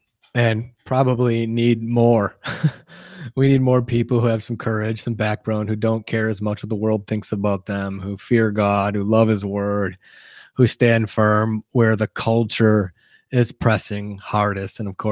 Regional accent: Wisconsin, United States; And I'm from Wisconsin. I've been in school my whole life, and I don't think I ever saw prayer once by any kind of authority in school.

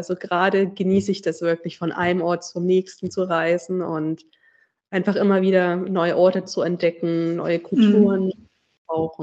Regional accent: Germany; zum Beispiel jetzt Deutschland, würde ich mal behaupten, da wo ich herkomme.

